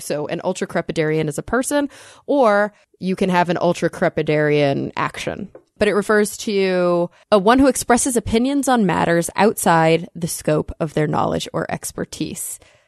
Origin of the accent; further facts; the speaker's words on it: Plano, Texas, United States; from Plano, Texas. Hi … That's my hometown.